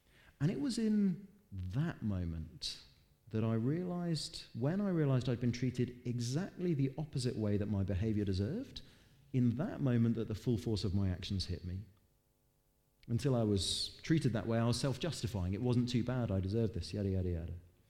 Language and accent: English; Dover, South East England, United Kingdom; I grew up in Dover, and it was a little model of the hovercraft that used to zip back and forth across the channel.